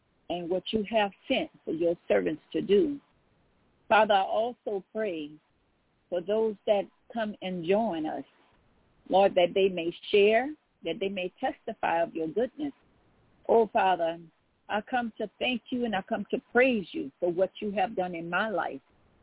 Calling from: Baton Rouge, Louisiana, United States; I'm calling from Baton Rouge, Louisiana, and I am the host for this evening.

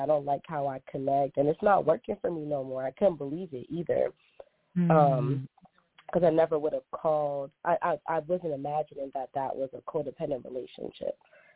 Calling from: Boston, Massachusetts, United States; I'm calling from Boston.

